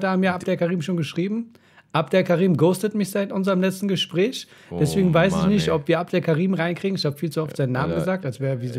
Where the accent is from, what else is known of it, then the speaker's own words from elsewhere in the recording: Berlin, Germany; ich komme ja aus Berlin